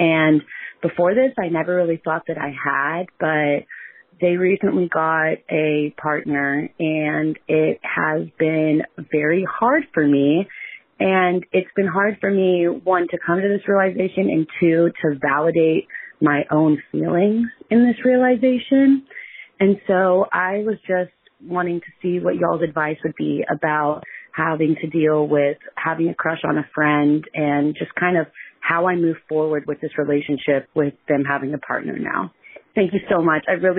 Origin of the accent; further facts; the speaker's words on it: Dallas, Texas, United States; I'm from Dallas, Texas.